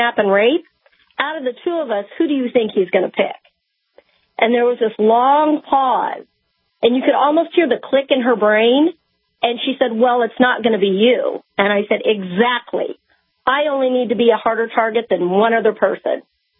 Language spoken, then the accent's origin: English; Omaha, Nebraska, United States; I'm from Omaha